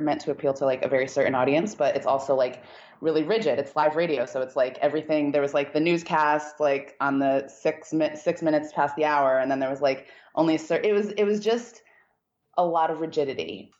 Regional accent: New Haven, Connecticut, United States; I grew up in outside of New Haven, Connecticut, so close to the city

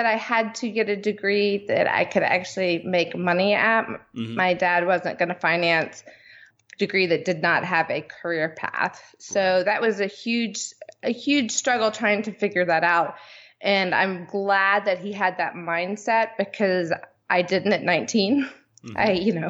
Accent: Gainesville, Florida, United States; now in North Carolina, United States; Oh, I'm sorry. Gainesville, Florida. Go Florida. Gators.

